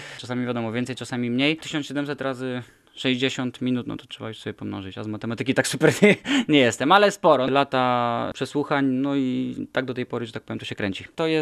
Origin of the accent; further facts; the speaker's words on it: Nidzica, Warmian-Masurian Voivodeship, Poland; Pochodzę z Nidzicy, takiej małej miejscowości na Mazurach.